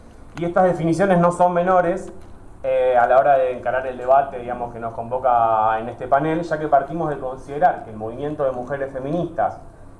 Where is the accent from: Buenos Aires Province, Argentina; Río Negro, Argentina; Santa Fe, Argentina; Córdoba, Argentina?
Santa Fe, Argentina; Rosario; vengo de Argentina, de Rosario.